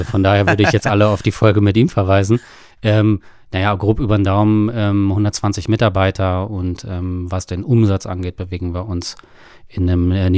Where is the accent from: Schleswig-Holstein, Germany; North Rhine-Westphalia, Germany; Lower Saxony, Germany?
Lower Saxony, Germany; Gehrden; Also räumlich komme ich aus der Region Hannover, bin ein Regionshannoveraner gebürtig, lebe auch heute noch in Gerden, da komme ich ursprünglich her.